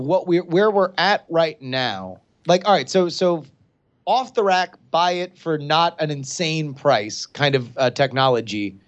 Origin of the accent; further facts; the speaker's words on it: Florida, United States; Andrew and I growing up in Florida